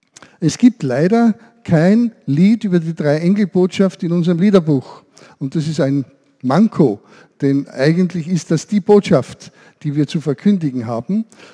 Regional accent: Klagenfurt, Carinthia, Austria; Und wir kommen aus Klagenfurt.

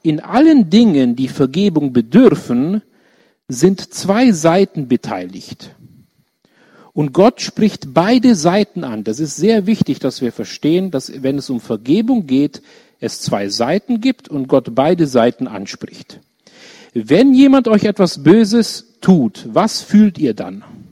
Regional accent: Nuremberg, Bavaria, Germany; ich bin 35 Jahre alt, ich komme aus Nürnberg, ich wohne in Nürnberg.

